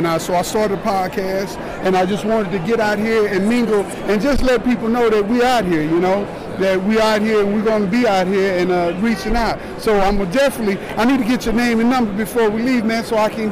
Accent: Texarkana, Texas, United States; we're from Texas, in Texarkana.

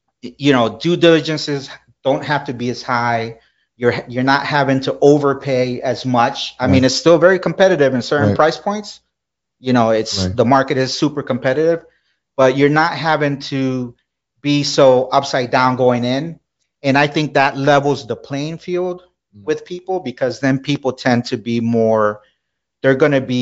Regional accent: Miami, Florida, United States; I was born in this country, but I grew up, you know, my parents are Colombian. I grew up in Miami.

